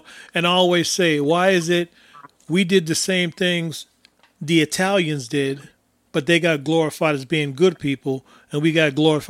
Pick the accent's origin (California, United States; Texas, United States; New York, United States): New York, United States; Brooklyn; But I grew up in Bed-Stuy, Brooklyn, right?